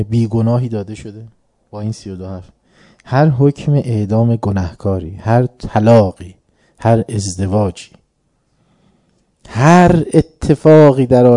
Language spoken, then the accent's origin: Persian; Iran; نکنه ما زیاد ایرانی نیستیم، ما ایرانیم.